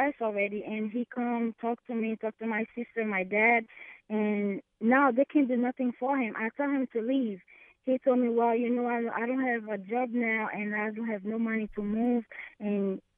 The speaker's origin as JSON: {"language": "English", "country": "Haiti", "said": "We're from Haiti."}